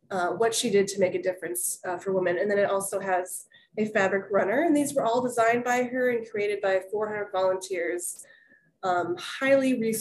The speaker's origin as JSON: {"language": "English", "town": "Omaha", "region": "Nebraska", "country": "United States", "tie": "born or raised there", "also_born_or_lived": "Oregon", "moved": "as an adult", "lives_now": "Morgantown, United States", "said": "I was born in Oregon, so I have a West Coast in me, but I mostly grew up in Omaha, Nebraska in the Midwest. Yeah, I moved out to Morgantown, West Virginia 7 or 8 years ago now."}